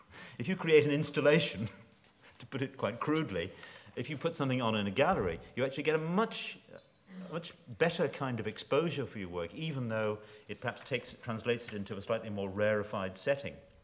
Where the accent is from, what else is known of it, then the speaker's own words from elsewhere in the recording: Northern Ireland, United Kingdom; for me it means a lot because I'm from Northern Ireland